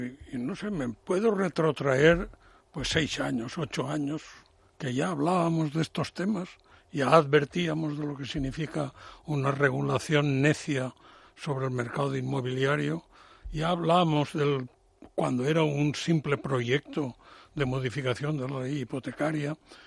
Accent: Spain; somos muchos los españoles

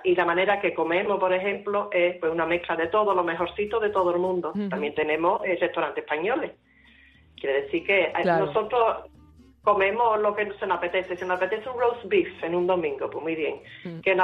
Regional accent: Gibraltar; Aunque somos gibraltareños y británicos

